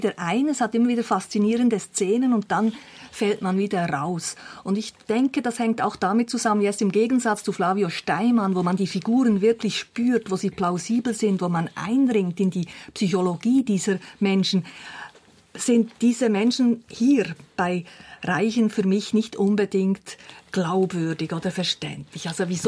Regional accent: Bern, Switzerland; für mich als Bernerin, ich habe natürlich dann auch ganz viele Mundartwörter wiedergefunden, die man heute gar nicht mehr so braucht.

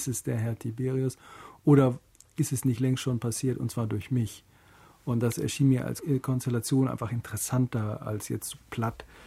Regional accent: Berlin, Germany; ich bin in Berlin aufgewachsen, ich war als Kind in Berlin, in dieser Frontstadt

